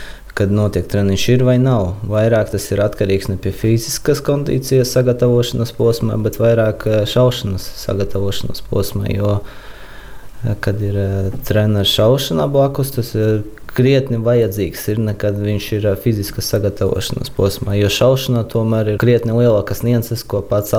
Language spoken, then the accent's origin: Latvian; Alūksne, Alūksne Municipality, Latvia; jo es pats nācu no Alūksnes, un Alūksne ir tāda pilsēta, varētu teikt, ziemeļu pilsētā Latvijas mērogā, ka tur ir ātrāk sniegs uzsnieg, gan arī vēlāk viņš nokūst.